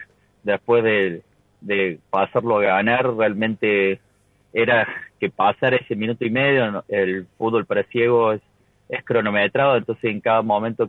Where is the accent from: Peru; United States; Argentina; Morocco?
Argentina; Córdoba; en nuestro caso que somos de Córdoba, cada una llegó a sus provincias